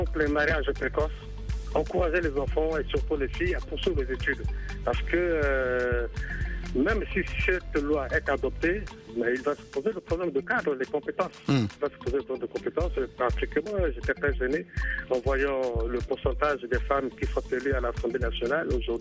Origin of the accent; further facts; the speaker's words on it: Central African Republic; Les raisons fondamentales de tout ce problème-là en Afrique, et puis particulièrement chez nous, en République centrafricaine, c'est vraiment la pauvreté.